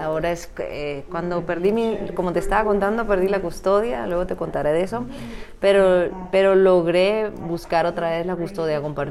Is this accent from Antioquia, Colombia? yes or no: no; Barranquilla, Atlántico, Colombia; also born or lived in Bucaramanga; Mis hermanos nacieron en Bogotá unos y otros nacimos en Bucaramanga, pero mi papá su trabajo lo hizo en Barranquilla, entonces desde los 4 años crecí allí.